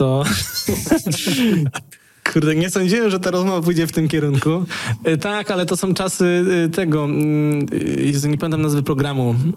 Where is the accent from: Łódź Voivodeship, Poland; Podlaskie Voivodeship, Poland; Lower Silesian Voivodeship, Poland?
Lower Silesian Voivodeship, Poland; Polkowice; now in Wrocław, Poland; Tak, ja we Wrocławiu już mieszkam ponad 10 lat, ale pochodzę z Polkowic.